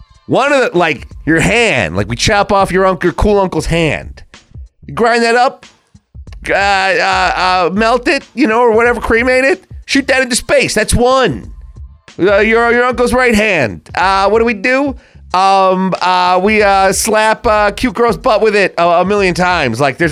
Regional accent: Long Island, New York, United States; But I'm from Long Island, and I can tell you right now, there are a lot of similarities to Tatooine.

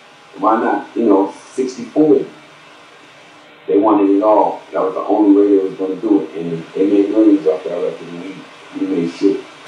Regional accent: Bronx, New York, United States; my family and the people that I grew up with in the Bronx would not have allowed that production company.

